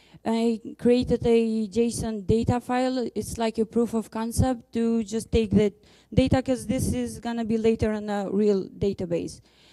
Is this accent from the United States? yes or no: no; Kosovo; I'm from Republic of Kosovo